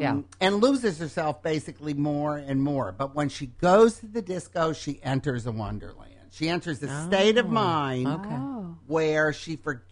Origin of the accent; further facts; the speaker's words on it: Detroit, Michigan, United States; When I was growing up in Detroit, it was the fourth wealthiest city in the United States.